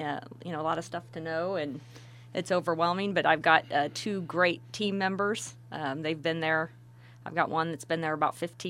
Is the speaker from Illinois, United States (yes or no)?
yes; Riverton, Illinois, United States; knew I grew up in Riverton, which is a small town